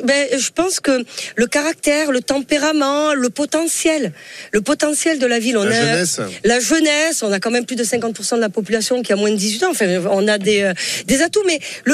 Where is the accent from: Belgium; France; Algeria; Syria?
France; Marseille, Provence-Alpes-Côte d'Azur